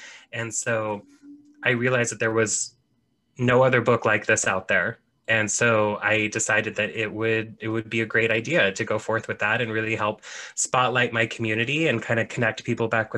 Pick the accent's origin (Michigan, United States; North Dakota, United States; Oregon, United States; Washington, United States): Oregon, United States; So I am a practicing witch living in my home state of Oregon, which I love dearly.